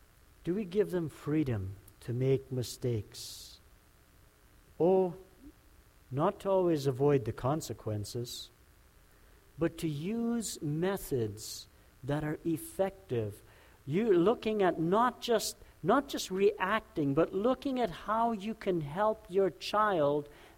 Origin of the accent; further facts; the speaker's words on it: Manitoba, Canada; I remember growing up in Manitoba when I started working the field at first.